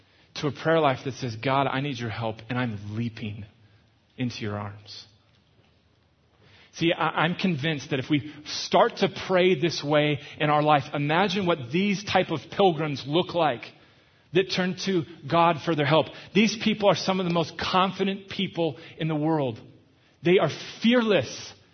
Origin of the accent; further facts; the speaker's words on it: Minnesota, United States; It's actually the church from my hometown, Twin Cities